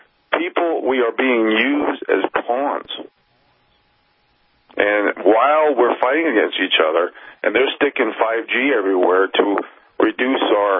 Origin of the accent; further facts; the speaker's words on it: New York, United States; also born or lived in Jamaica, Queens; you know, I came from the East Coast. I'm from the suburbs of New York City. I was born in Jamaica, Queens.